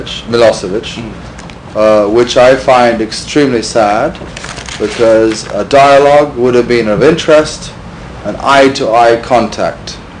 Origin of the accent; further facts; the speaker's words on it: London, United Kingdom; born there; in London, 1945, 17th of July.